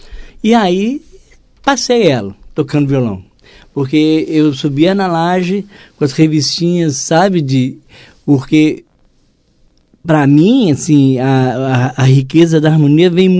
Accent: Belo Horizonte, Minas Gerais, Brazil; Sou nascido em Belo Horizonte, né? Sou de Belo Horizonte e, assim, passei minha vida inteira, assim, minha infância e até adolescência e tudo, lá na região de Minas, bebendo da cultura de Minas, né?

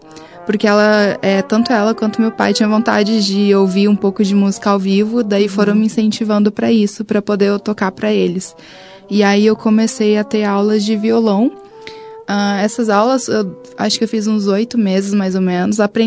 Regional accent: Goiânia, Goiás, Brazil; also born or lived in Brasília; eu nasci em Brasília, a minha mãe estava morando lá na época, daí eu fui pequena para Goiânia

